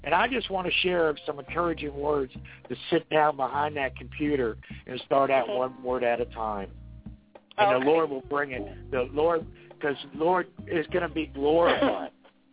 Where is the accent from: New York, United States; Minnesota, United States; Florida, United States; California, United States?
Florida, United States; Fort Lauderdale; I grew up in Stadium Park, Fort Lauderdale, just about a quarter mile from where the Yankees used to have their spring training.